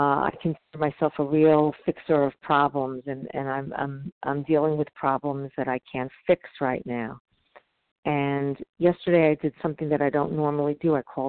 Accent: New York, United States; now in Southern California, United States; I live in Southern California, although I'm from New York originally, which is what you hear in my voice.

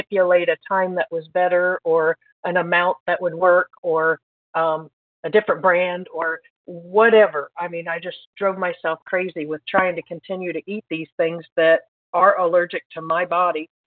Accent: Indiana, United States; I'm from Indiana.

